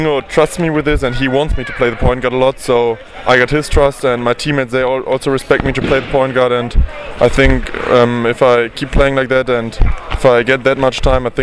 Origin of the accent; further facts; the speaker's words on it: Hagen, North Rhine-Westphalia, Germany; It's very nice because I'm from Hagen